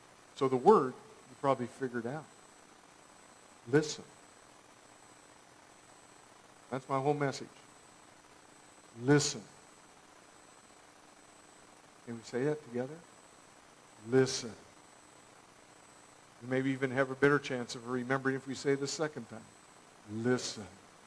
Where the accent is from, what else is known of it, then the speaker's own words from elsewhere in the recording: Hillsboro, United States; You know, that's a German community where I grew up in Hillsboro. My folks spoke German before they spoke English.